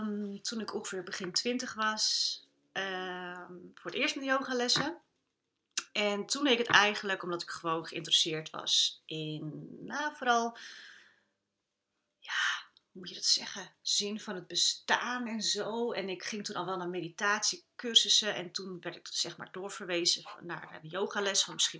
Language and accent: Dutch; Alkmaar, North Holland, Netherlands; now in Langendijk, Netherlands; Ik woon ook in het mooie Langendijk. Ik kom oorspronkelijk uit Alkmaar, maar ik woon wel heel prettig al een aantal jaren in Langendijk.